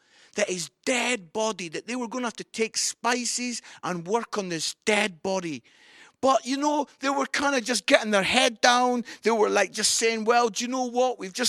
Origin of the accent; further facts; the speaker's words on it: Scotland, United Kingdom; I'm Scottish.